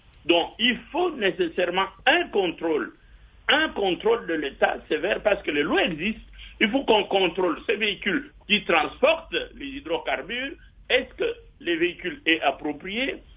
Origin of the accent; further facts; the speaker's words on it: DR Congo; Je suis Congolais